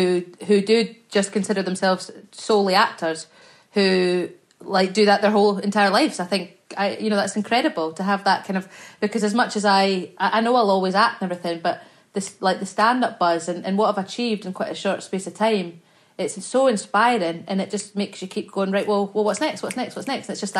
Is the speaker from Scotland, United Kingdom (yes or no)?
yes; Scotland, United Kingdom; I'm Scottish. We say it like it's nothing.